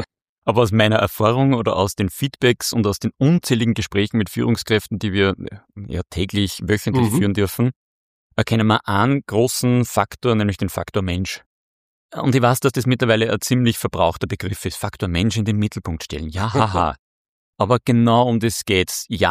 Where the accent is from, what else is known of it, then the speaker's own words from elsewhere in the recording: Upper Austria, Austria; wo ich mal einen Tag oder 2 Tage wandern gehe, bei uns im Innviertel daheim. Und da gibt's irrsinnig schöne Platzerl im Sauwald.